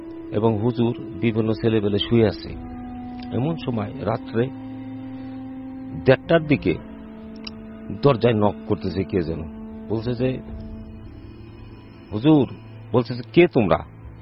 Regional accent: Faridpur, Dhaka Division, Bangladesh; আমার বাড়ি ফরিদপুর টাপাকুলা।

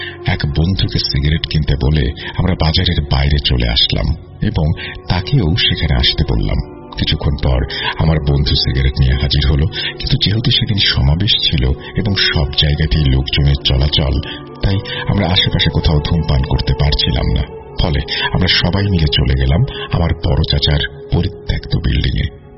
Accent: Salanga, Rajshahi Division, Bangladesh; ঘটনাটা আমার গ্রামে ঘটা, যেটা সিরাজগঞ্জ জেলার সলঙ্গা থানায় অবস্থিত।

